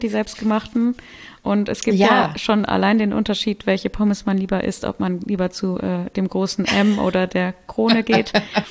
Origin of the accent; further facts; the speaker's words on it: Solingen, North Rhine-Westphalia, Germany; born there; Aber ich bin geboren in Solingen, das ist die Stadt der Messer.